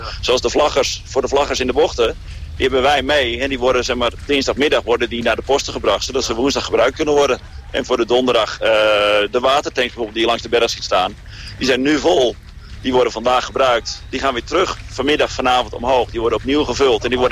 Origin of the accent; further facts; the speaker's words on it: De Rijp, North Holland, Netherlands; Ik kom uit de Rijp, Noord-Holland, bij Purmerend.